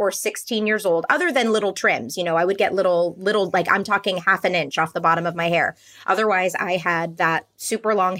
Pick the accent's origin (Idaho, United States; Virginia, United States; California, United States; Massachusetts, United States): California, United States; Calabasas; born or raised there